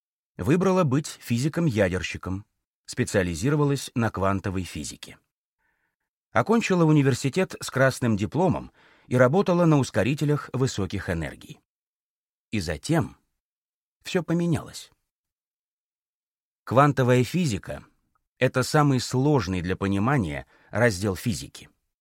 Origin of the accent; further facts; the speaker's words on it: Moscow, Russia; born there; Я родилась в Москве. Вся моя семья — физики и математики.